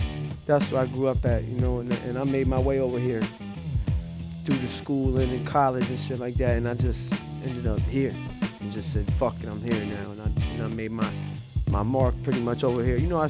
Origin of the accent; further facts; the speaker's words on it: Los Angeles, California, United States; I migrated over to the East Coast, shit, I'm from Los Angeles. I grew up, you know, West LA, you know, in an area where there's a lot of movie stars and rich kids and shit like